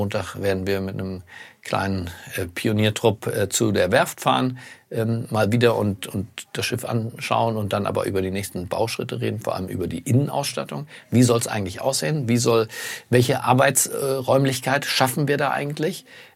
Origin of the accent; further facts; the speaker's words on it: Berlin, Germany; born there; In Berlin, in meinem Geburtsort